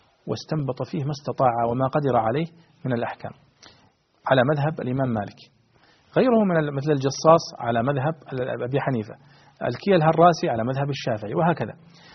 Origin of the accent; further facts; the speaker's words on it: Saudi Arabia; عندنا في السعودية